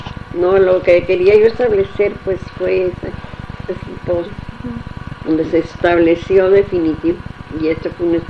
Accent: Mexico; pues es que somos mexicanas, nativas de México.

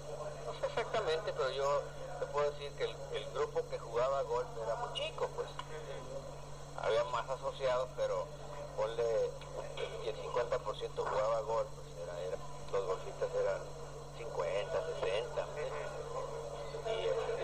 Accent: Tijuana, Baja California, Mexico; Yo soy nativo de Tijuana, yo nací aquí en el agua caliente, en la polla. Junio, 14 de junio del 46.

